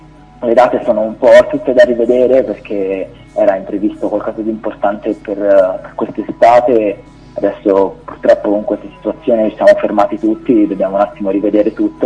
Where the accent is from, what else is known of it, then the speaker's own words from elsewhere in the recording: Florence, Tuscany, Italy; io e Mattia siamo di Firenze